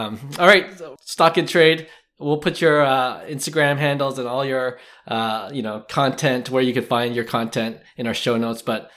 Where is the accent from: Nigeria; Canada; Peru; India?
Canada; growing up in Canada, hockey is a thing here, right?